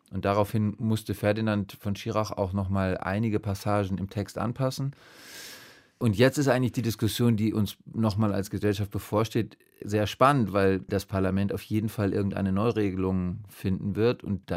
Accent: Hesse, Germany; ich bin in der Nähe von Frankfurt groß geworden

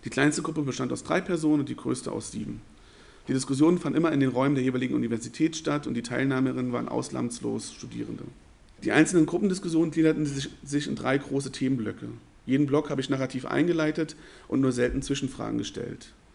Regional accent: East Germany, Germany; Also ich sage nicht aktiv, hey, ich bin aus dem Osten

